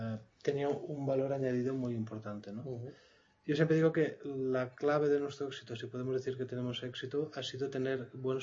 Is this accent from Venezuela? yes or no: no; Tremp, Catalonia, Spain; No, yo soy de los Pirineos de Lérida